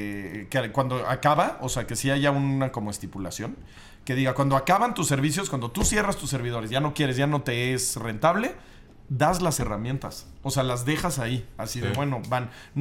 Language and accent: Spanish; Mexico; Lo estaba viendo como mexicano